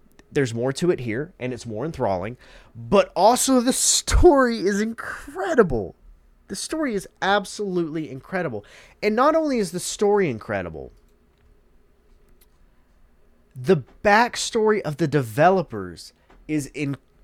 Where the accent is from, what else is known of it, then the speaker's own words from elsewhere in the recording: Southern United States, United States; I'm as Southern as it gets. Now, my accent has subsided over the years.